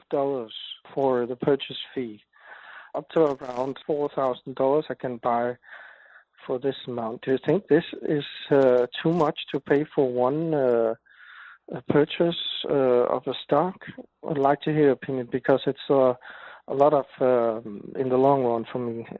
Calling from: Denmark; English is a second language; Since I'm from Denmark

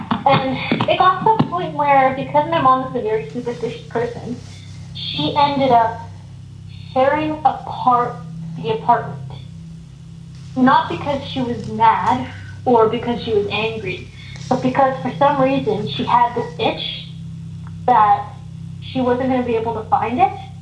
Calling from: Calgary, Alberta, Canada; I'm calling in from Calgary, Alberta in Canada.

